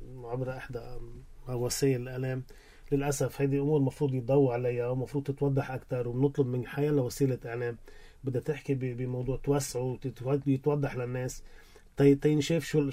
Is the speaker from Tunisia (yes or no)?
no; Lebanon; نحن من لبنان